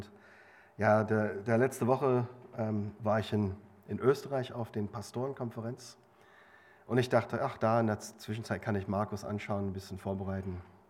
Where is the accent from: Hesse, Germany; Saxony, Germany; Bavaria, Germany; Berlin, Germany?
Saxony, Germany; Leipzig; ich komme aus Leipzig, bin vor 25 Jahren dahin gezogen